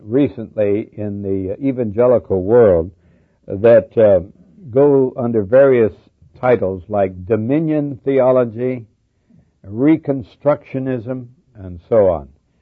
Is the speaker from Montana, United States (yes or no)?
yes; Montana, United States; Now, I come from Montana, where there's lots of sheep, and I've seen a lot of sheep herders.